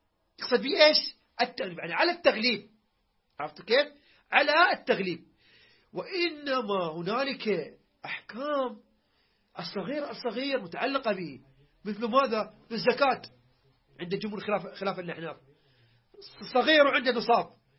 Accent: Iraq; accent: Iraqi; احنا عندنا بالعراقي بنتكلم باللهجة العراقية

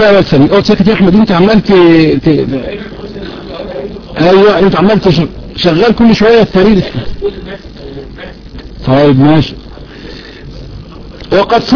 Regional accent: Egypt; احنا كمصريين اكلنا بنترمى في الزبالة

